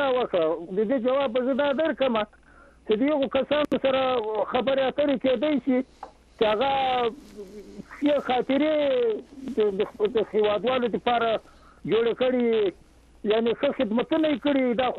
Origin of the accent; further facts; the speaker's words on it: Haripur, Khyber Pakhtunkhwa, Pakistan; زه د خیبر پښتونخوا هریپور نه یم، … ستاسو دایمي اورېدونکی.